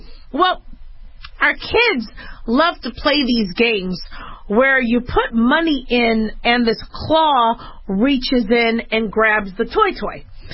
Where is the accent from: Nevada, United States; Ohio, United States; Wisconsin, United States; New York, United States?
Nevada, United States; Las Vegas; I grew up in Vegas, so I totally get this whole psychology behind gambling